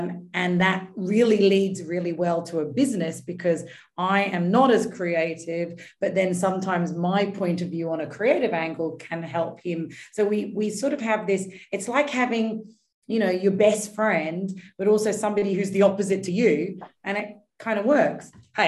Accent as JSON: {"language": "English", "region": "England", "country": "United Kingdom", "said": "as an English person, I only speak English because you're not really encouraged."}